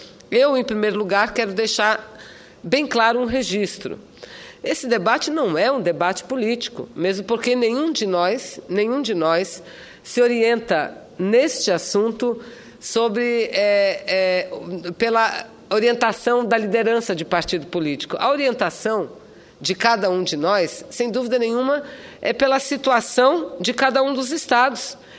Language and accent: Portuguese; Amazonas, Brazil; nós, que somos do estado do Amazonas, que temos a Zona Franca de Manaus